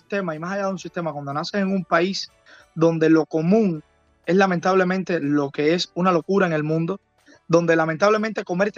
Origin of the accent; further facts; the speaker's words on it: Cuba; como cubano que vivió dentro de Cuba el cambio de política de Obama y que también vivió la etapa de una parte de la etapa de Trump.